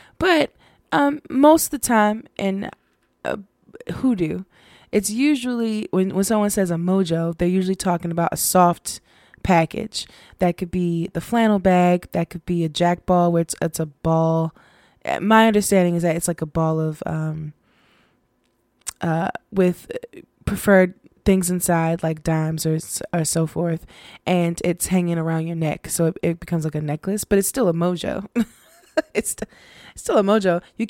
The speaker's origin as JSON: {"language": "English", "country": "United States", "said": "I'm about to start saying some Congolese words, and I am not from there. I am Black American, so if I pronounce something wrong, please forgive me."}